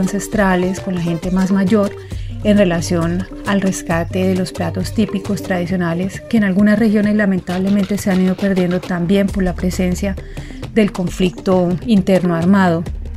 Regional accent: Santander, Colombia; soy colombiana, comunicadora y soy originaria del departamento de Santander.

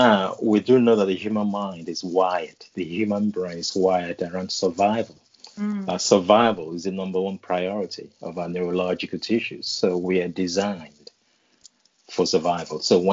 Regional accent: Nigeria; Growing up in Nigeria, West Africa, my dad got married to 13 wives. 29 of us, the siblings, you know, I have brothers and sisters. So we lived in an impoverished environment, no money

